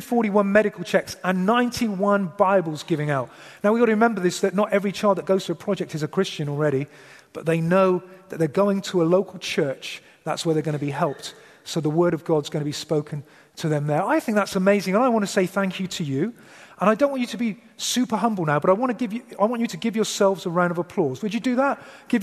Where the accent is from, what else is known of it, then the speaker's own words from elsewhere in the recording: England, United Kingdom; As you can tell, I'm English.